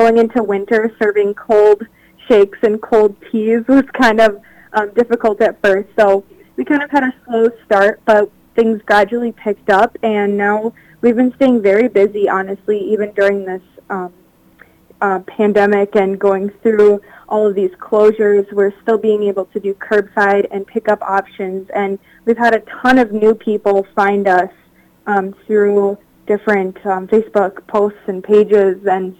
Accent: Ellsworth, Wisconsin, United States; I am actually originally from Ellsworth, Wisconsin. It was kind of a spur-of-the-moment decision to come to Hastings.

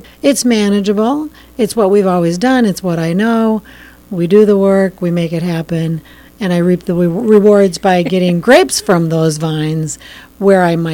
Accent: Minneapolis, Minnesota, United States; My family, I grew up in Minneapolis, but my father gravitated to Hastings when he was looking for farmland.

